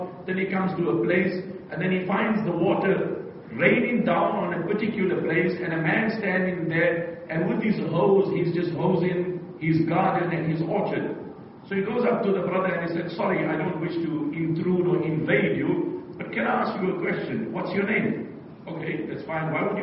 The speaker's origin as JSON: {"language": "English", "country": "South Africa", "said": "You know, I come from South Africa, and unfortunately, crime in our country is very rife."}